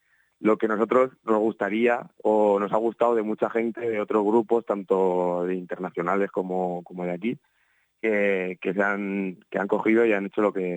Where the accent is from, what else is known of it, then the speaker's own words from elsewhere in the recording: Petrer, Valencian Community, Spain; Arturo es de Monóvar, yo soy de Petrer